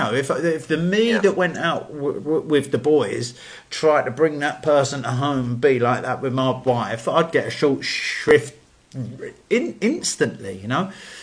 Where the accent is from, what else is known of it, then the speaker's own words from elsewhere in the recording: England, United Kingdom; There is a discouragement to be proud in who you are as a nation, you know, especially as white English people.